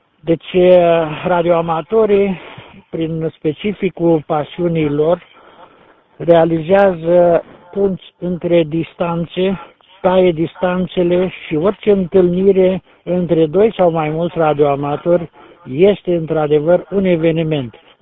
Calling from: Piatra Neamț, Neamț County, Romania

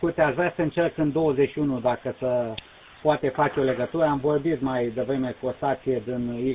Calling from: Canada; eu sunt în Canada acum, deci din Canada.

